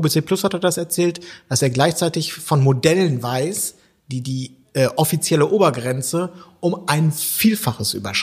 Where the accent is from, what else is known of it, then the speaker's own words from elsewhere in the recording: West Germany, Germany; also auch für mich als Wessi